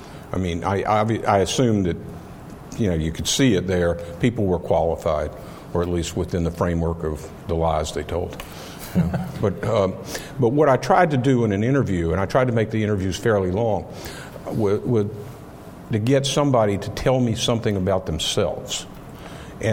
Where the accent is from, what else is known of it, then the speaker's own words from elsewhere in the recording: North Carolina, United States; Yeah, we're from North Carolina, but not quite that many.